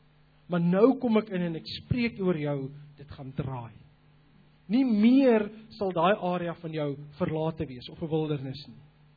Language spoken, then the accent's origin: Afrikaans; Namibia; Ek het in Namibië groot geword en ek onthou, ons het in die suide gebly en my familie het bietjie meer noord gebly.